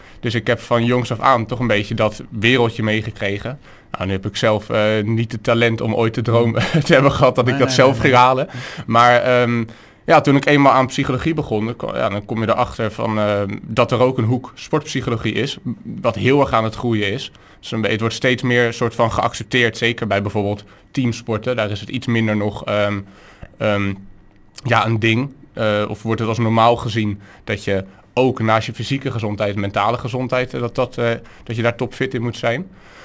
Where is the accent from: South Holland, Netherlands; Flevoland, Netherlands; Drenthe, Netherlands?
South Holland, Netherlands; Krimpen aan den IJssel; also born or lived in Rotterdam; ik ben geboren in het havenziekenhuis in Rotterdam. Maar ik ben wel, mijn ouders woonden toen al in Krimpen. Dus ik ben wel gewoon opgegroeid in Krimpen hier zo.